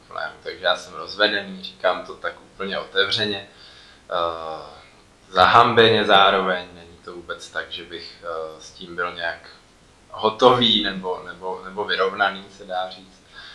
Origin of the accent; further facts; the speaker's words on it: Prague, Czechia; Nevyrostl jsem v církvi. Vyrostl jsem tady na Žižkově v Praze, vlastně v rodině, kde k víře jsem vůbec veden nebyl.